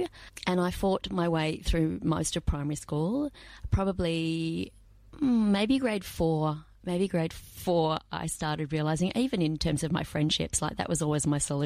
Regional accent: Research, Victoria, Australia; I am the youngest of five, and I grew up primarily in research out at Eltham. That's not where we started, but we moved out there when I was about nine.

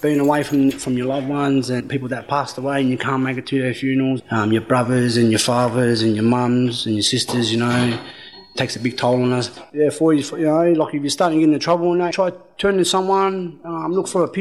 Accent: Campbelltown, New South Wales, Australia; Grew up in the Campbelltown area all my life. Born and raised in Campbelltown. Campbelltown is at the southwest of Sydney.

